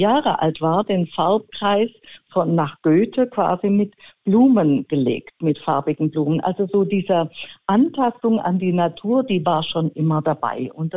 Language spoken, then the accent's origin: German; Stuttgart, Baden-Württemberg, Germany; in Stuttgart-Sillenbuch, wo ich aufgewachsen bin.